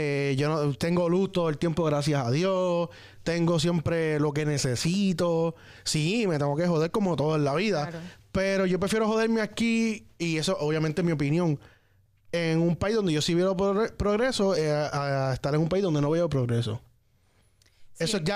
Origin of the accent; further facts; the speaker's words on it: Puerto Rico; moved away; Yo, aún siendo boricua y todo, yo cuando vine a este país, yo me di bien duro. Yo llegué a dormir en la calle.